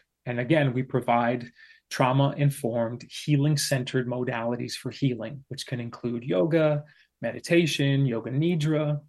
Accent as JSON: {"language": "English", "region": "Texas", "country": "United States", "tie": "born or raised there", "said": "I grew up in Texas."}